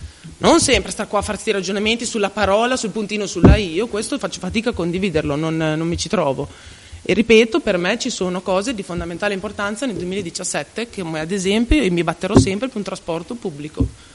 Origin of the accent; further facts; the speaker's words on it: Rovereto, Trentino-Alto Adige, Italy; sono limitata io, ma va benissimo, sarò limitata, sono di Rovereto